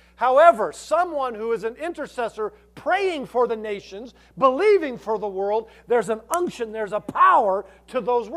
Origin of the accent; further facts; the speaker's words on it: Longmont, Colorado, United States; I mean, I was from Longmont. Hawaiian shirts back in the 70s?